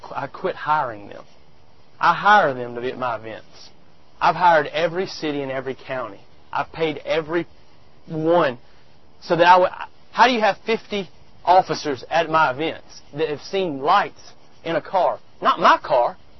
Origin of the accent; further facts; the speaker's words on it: Trussville, Alabama, United States; the Tribune in my hometown in Trustville